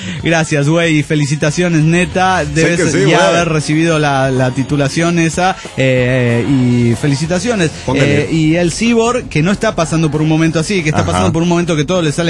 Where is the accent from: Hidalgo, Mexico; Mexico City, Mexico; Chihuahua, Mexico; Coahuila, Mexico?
Mexico City, Mexico; Hola, ¿cómo están, amigos? … del DF mexicano.